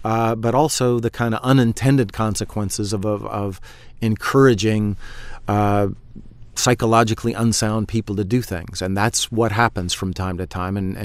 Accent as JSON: {"language": "English", "country": "United States", "said": "I, as an American citizen, as a professor, as somebody engaged in public policy, try to engage everywhere I can."}